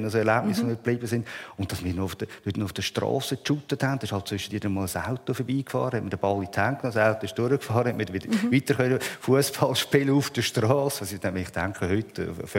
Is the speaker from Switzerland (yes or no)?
yes; Wettingen, Aargau, Switzerland; Ich bin in Wettigen im Dorf aufgewachsen, ohne eine Metzgerei. Wir haben oben hineingewohnt.